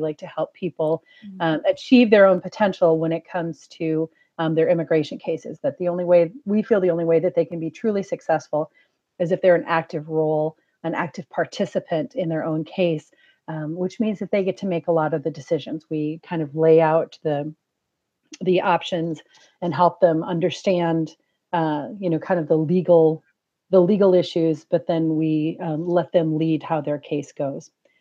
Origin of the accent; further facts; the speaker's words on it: Minnesota, United States; now in California, United States; for those of us in California, it's pretty cold. but I grew up in the Twin Cities area where Terry is right now, so I can manage this.